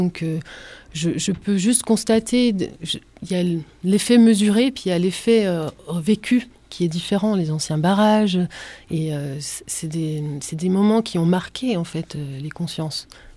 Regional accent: Bourgogne-Franche-Comté, France; Alors moi, je suis doubiste. Doubiste du Doubs. Je viens du Haut-Doubs et j'ai l'impression... Enfin, je vis ici depuis quelques années

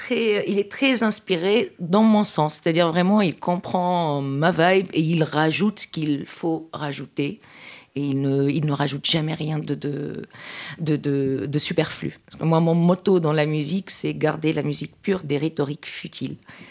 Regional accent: Tunisia; Je viens de Tunisie. Je suis tunisienne, passeport vert, née et élevée.

